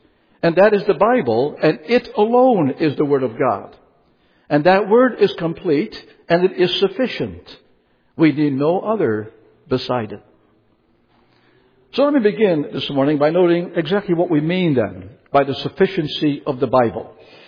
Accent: Palmyra, New York, United States; which is held every summer near my hometown of Palmyra

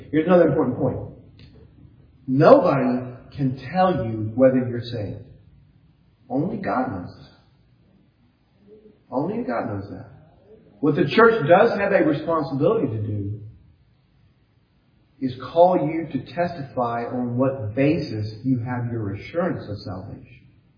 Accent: the South, United States; I know what it's like. I grew up in the South.

